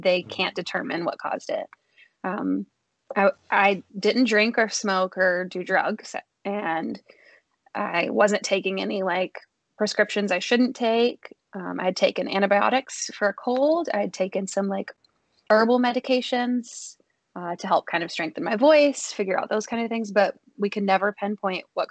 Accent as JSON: {"language": "English", "region": "Mississippi", "country": "United States", "tie": "born or raised there", "said": "And so I grew up in Mississippi, and I was in college in Tennessee."}